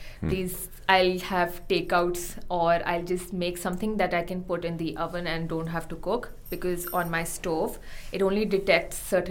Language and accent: English; Lahore, Punjab, Pakistan; also born or lived in Islamabad; So I was born and brought up in Lahore.